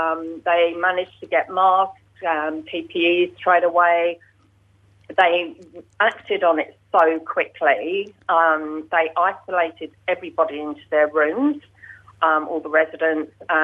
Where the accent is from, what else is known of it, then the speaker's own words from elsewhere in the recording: England, United Kingdom; So I'm English.